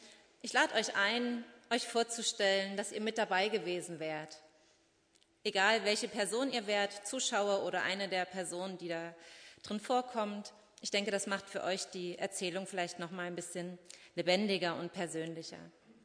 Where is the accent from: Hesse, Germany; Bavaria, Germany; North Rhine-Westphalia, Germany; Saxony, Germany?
Hesse, Germany; Landenhausen; heute auch jemand aus meiner alten Heimat aus Landenhausen zuschaut.